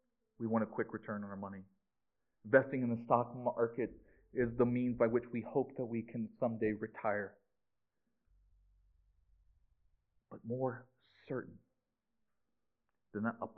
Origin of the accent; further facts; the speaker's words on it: Maryland, United States; I grew up in Maryland. My mom's parents lived in southern Illinois.